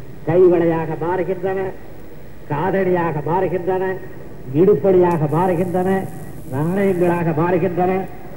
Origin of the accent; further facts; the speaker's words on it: Malaysia; ஆகையால் நீங்கள் நாங்கள் தமிழ்நாட்டுக்காரர்கள் என்று சொல்லாதீர்கள், நாங்கள் மலாசியக்காரர்கள், நாங்கள் கிளாவர வளையல், நாங்கள் மலாசியக்காரர்கள். ஆனால் எங்களுடைய மொழி தமிழ் மொழி